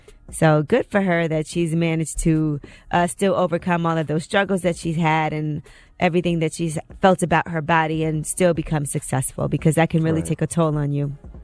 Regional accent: Miami, Florida, United States; I'm from Miami.

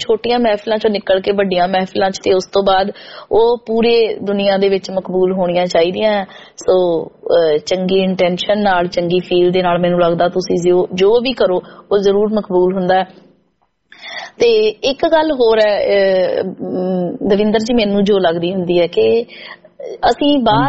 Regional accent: Khudda, Punjab, India; ਖੁੱਡਾ ਜੀ ਮੇਰਾ ਪਿੰਡ ਹੈ

